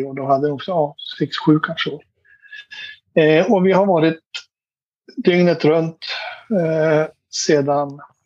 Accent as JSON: {"language": "Swedish", "town": "Sundsvall", "region": "Västernorrland County", "country": "Sweden", "tie": "born or raised there", "said": "Den där krögen jag passerade 5000 gånger. Jag är uppväxt där, 30 år."}